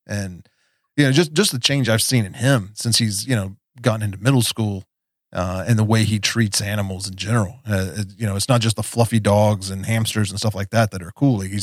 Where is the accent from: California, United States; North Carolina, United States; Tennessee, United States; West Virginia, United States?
West Virginia, United States; I was a punk rock kid growing up in West Virginia